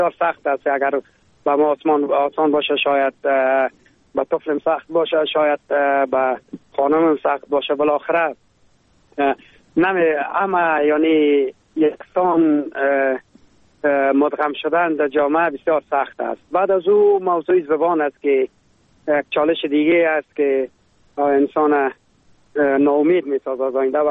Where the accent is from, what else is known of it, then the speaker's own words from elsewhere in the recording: Afghanistan; now in Germany; در کلاس خود ما دو افغان دیگه هست.